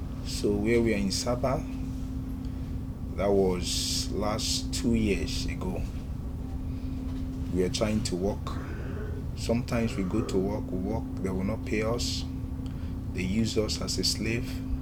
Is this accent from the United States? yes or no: no; Nigeria; I'm from Nigeria.